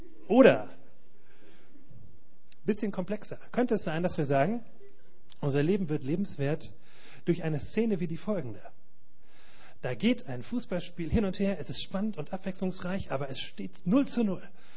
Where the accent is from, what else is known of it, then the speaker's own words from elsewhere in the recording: Rhineland, Germany; now in Greifswald, Germany; Aus Greifswald. Das heißt, ich komm ursprünglich aus dem Rheinland, aber ich wohne seit einigen Monaten in Greifswald.